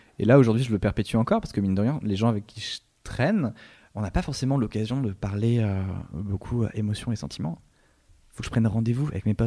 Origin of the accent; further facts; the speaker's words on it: Brittany, France; Oui, je suis un breton angora, comme on l'appelle.